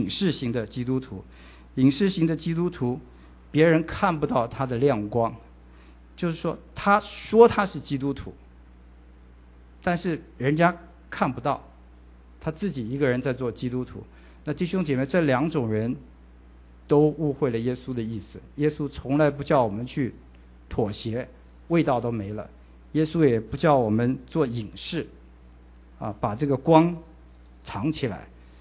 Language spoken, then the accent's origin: Chinese; China